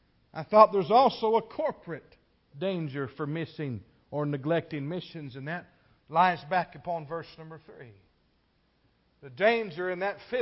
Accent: Kentucky, United States; I'm from Kentucky, I could make up words.

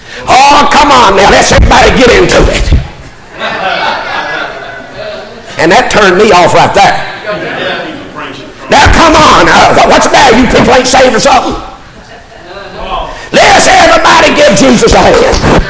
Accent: Kentucky, United States; Hey, I'm from Eastern Kentucky. I know what welfareism has done.

